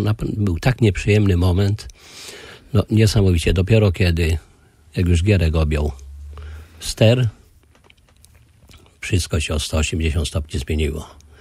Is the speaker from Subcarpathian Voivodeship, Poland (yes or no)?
no; Kuyavian-Pomeranian Voivodeship, Poland; born there; a ja jestem z urodzenia Kujawiakiem.